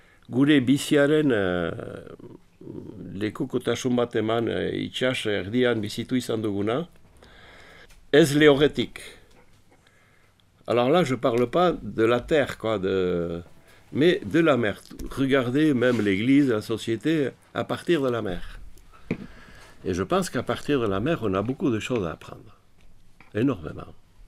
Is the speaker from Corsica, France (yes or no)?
no; Nouvelle-Aquitaine, France; même chez nous, au Pays Basque, les gens tournent le dos à la mer